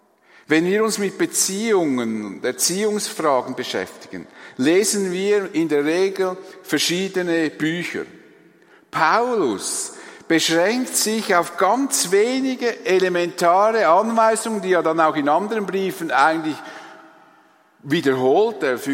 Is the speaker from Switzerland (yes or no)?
yes; Switzerland; und ich als Schweizer natürlich sage, ja klar, holen Sie die Polizei, kein Problem.